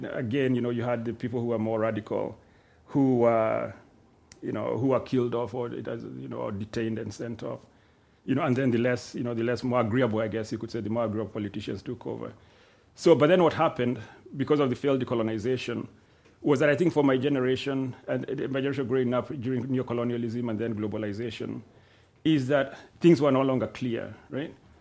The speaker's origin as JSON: {"language": "English", "town": "Limuru", "region": "Kiambu County", "country": "Kenya", "tie": "born or raised there", "said": "We were in Limuru, right? My hometown, and he took me to this hill."}